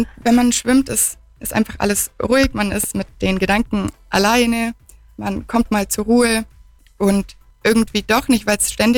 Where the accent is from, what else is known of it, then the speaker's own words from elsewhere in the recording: Kempten, Bavaria, Germany; Ja, genau. Ich bin aus Kempten